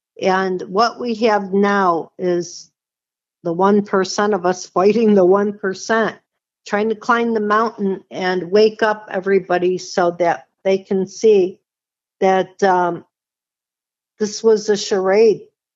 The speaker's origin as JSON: {"language": "English", "country": "United States", "said": "And believe me, I am an American patriot, and I'm proud that I serve."}